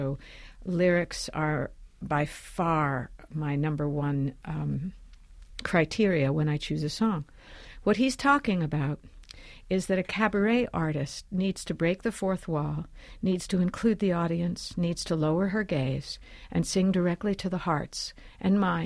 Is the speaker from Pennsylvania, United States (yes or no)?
no; New York, United States; moved away; I grew up in New York. I moved in 1978.